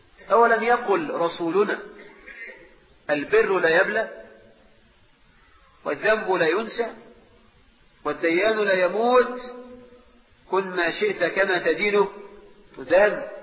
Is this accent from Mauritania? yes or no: no; Egypt; وعندنا في مصر النخلة عند الفلاح دي حاجة كبيرة جدا.